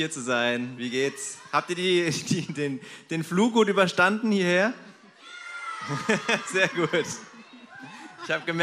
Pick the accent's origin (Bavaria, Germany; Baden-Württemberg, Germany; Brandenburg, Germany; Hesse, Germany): Baden-Württemberg, Germany; Stuttgart; Also ich komme eigentlich aus Stuttgart